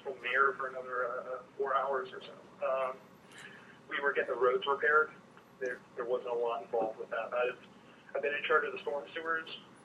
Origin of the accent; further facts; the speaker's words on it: Timberlake, United States; I grew up here in Timberlake, so it's great to be able to serve the community I grew up